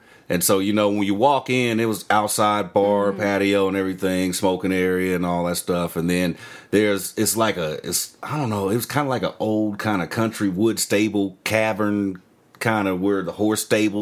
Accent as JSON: {"language": "English", "region": "Kansas", "country": "United States", "said": "And I told him I'm from Kansas."}